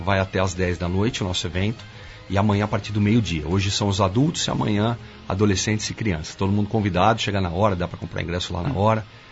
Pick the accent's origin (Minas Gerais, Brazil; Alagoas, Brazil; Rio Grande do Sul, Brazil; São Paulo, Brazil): São Paulo, Brazil; Porque eu não sou daqui, eu sou de São Paulo, né? Então mudei para cá